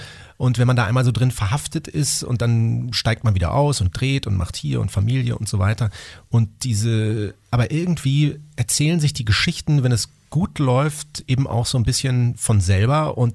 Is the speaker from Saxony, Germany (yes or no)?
no; Munich, Bavaria, Germany; Also es spielt genau da, wo ich aufgewachsen bin, in den 80er Jahren in München, direkt neben einem damals sehr berühmten Freibad